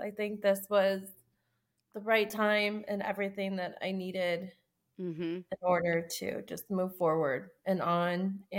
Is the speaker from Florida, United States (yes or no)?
no; Tucson, Arizona, United States; I'm from Tucson, Arizona.